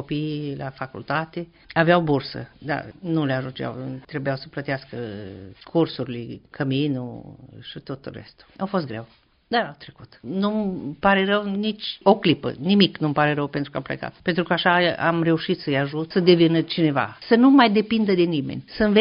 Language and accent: Romanian; Romania; moved away; mă întreabă când mă duc acasă în România.